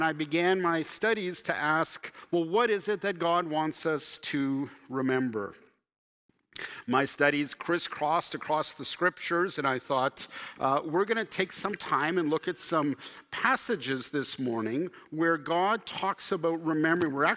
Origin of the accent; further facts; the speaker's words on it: Canada; I was thinking back growing up in Canada when I was a little bit older, getting into my high school days